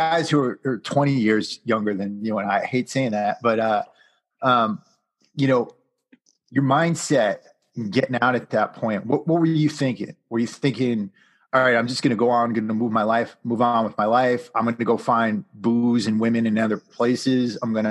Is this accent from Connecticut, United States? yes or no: yes; Connecticut, United States; I came from New England, right? And in New England, joining the military is an act of revolt